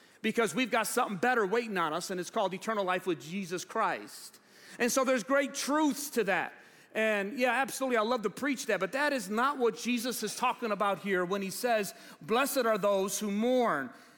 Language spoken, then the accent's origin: English; United States; Yeah, we're American citizens, and I know there's a lot of debate going on right now about citizenship in our country.